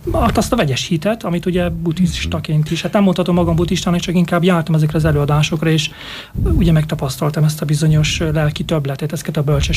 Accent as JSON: {"language": "Hungarian", "town": "Csíkszentmiklós", "region": "Harghita", "country": "Romania", "said": "Én Csíkszentmiklósi, és hát ugye Csíksomlyó mellett egy kis falu, ott keresztény gyökereim vannak, tehát olyan értelemben, hogy keresztény családban születtem"}